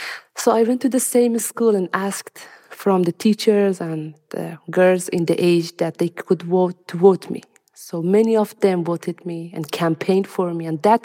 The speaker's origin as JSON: {"language": "English", "region": "Herat", "country": "Afghanistan", "tie": "born or raised there", "said": "So the time that the Taliban approached to the city of Herat, that is my hometown that I represent in Afghanistan parliament"}